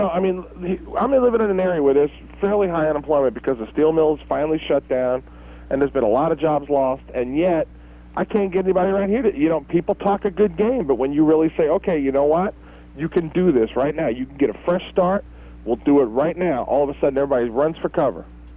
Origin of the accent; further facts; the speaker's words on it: New York City, New York, United States; I grew up in New York City, and this area, I would say, is about 30% cheaper than New York or D.C.